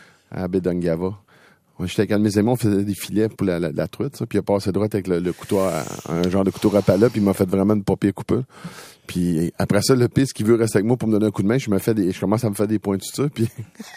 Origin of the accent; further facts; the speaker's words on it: Quebec, Canada; Je dis, non, je suis québécois.